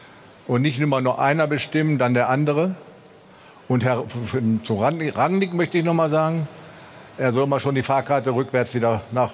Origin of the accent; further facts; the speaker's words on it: Northern Germany, Germany; Tut mir herzlich leid, dass ich das sagen muss als Norddeutscher.